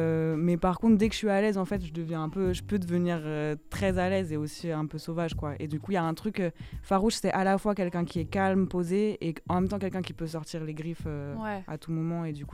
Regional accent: Montreuil, Île-de-France, France; Je viens de Montreuil.

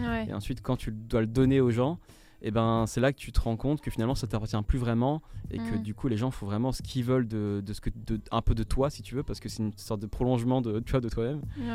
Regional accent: French Guiana; now in Paris, France; Bah maintenant je vis à Paris, mais ouais. Au départ je viens de... Enfin j'ai grandi en Guyane.

